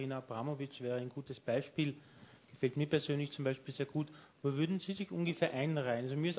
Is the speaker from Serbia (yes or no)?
no; Vienna, Austria; now in Linz, Austria; Okay, ich bin zwar kein Linzer, aber ein Wiener, aber wohne in Linz.